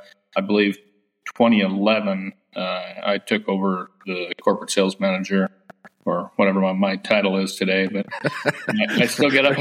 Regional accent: Montana, United States; So grew up, born and raised in Montana, grew up in the business

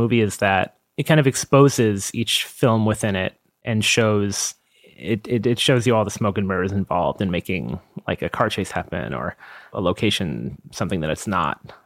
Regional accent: Long Island, New York, United States; It's a movie about Los Angeles, but I personally didn't grow up there. I grew up mostly on Long Island.

